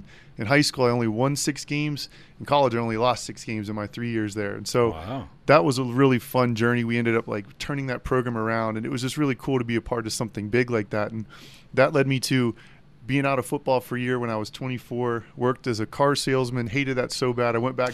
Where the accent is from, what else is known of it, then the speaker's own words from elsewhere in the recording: Pennsylvania, United States; now in Denver, United States; I definitely didn't have a straight road to get here to Denver, and I grew up in Pennsylvania.